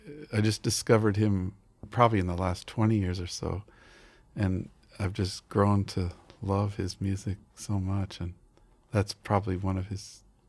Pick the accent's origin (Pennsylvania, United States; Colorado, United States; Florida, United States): Colorado, United States; Denver; Growing up in Denver when I was a kid